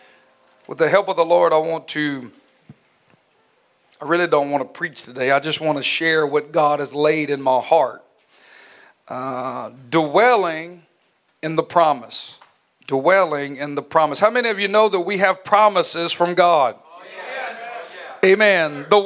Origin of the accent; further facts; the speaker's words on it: Mississippi, United States; accent: Southern; I'm from Mississippi. I'm going to have a different accent. I'm Southern.